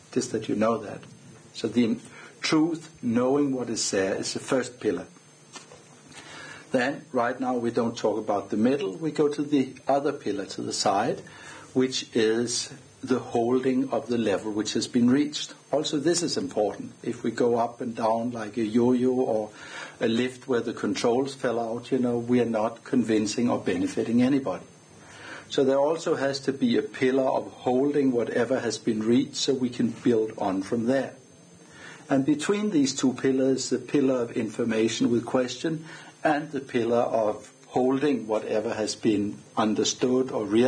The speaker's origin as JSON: {"language": "English", "country": "Denmark", "said": "I'm from Denmark, I'm a Lama"}